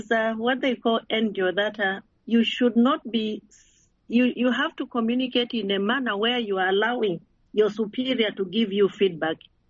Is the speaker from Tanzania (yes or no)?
yes; Tanzania; English is a second language; I'm coming from Tanzania. I'm a very straight person.